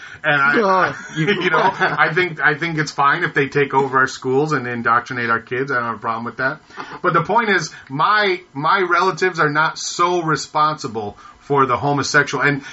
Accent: Michigan, United States; when I was studying Brotherhood Week growing up in Michigan and Black History Month

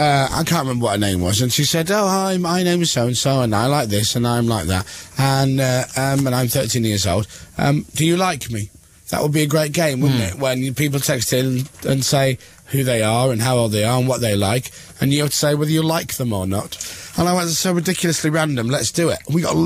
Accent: Cleethorpes, Yorkshire and the Humber, United Kingdom; I'm 21 from Cleethorpes, and I'm a fireman in the Navy.

